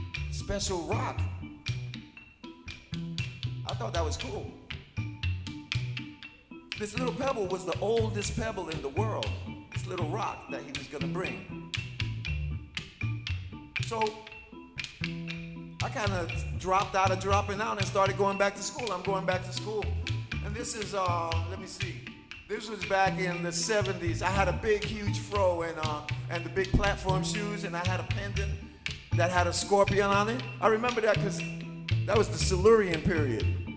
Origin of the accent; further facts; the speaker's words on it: Brooklyn, New York, United States; Anyway, so I grew up in Bushwick, and that's another part of Brooklyn.